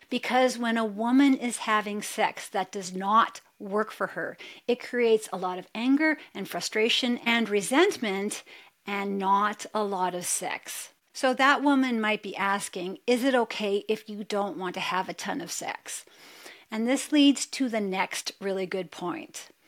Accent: Calgary, Alberta, Canada; just to give you an example, I'm from Calgary

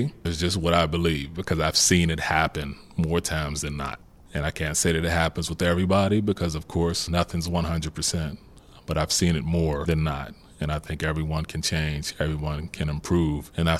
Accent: Homewood, United States; Growing up in Homewood was a challenge because at that time, similar things to what you all as youth are going on today, it was just on a different scale.

